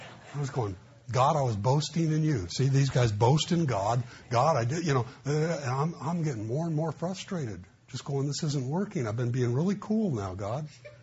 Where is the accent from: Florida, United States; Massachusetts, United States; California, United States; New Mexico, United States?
California, United States; Los Angeles; I grew up in the East LA area, and there was parochial school, and I knew the Catholics wore funny uniforms when they went to school, and I knew I wasn't a Catholic, so I must be a Baptist.